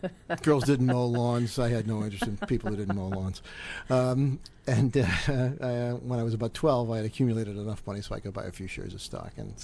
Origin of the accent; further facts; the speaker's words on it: Rochester, New York, United States; I grew up in upstate New York, Rochester.